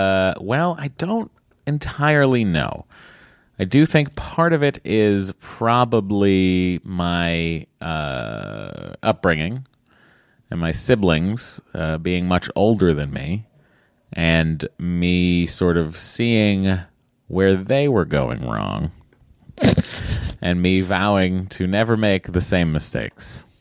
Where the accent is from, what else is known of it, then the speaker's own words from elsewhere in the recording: Connecticut, United States; I'm from Connecticut. Oh, well, very close to Westport. Literally screamed when I heard you two talking about my neck of the woods.